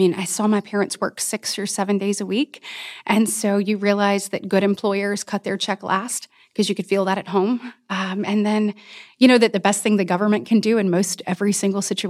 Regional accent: Enterprise, Alabama, United States; So growing up, I grew up in a more rural community in Coffee County, which is it's an agriculture, military, small business community.

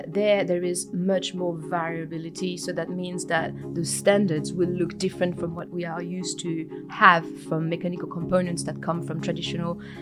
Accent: France; also born or lived in United Kingdom; I am originally from France, but I lived in the UK prior to arrived here. I arrived here quite recently

